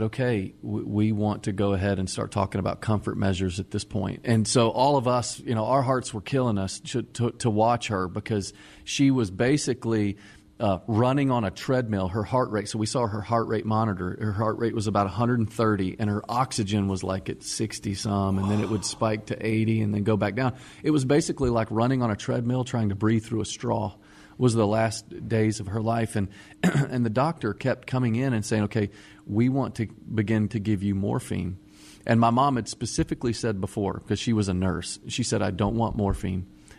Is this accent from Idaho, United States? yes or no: no; Dallas, Texas, United States; Oh, man, we grew up in Dallas.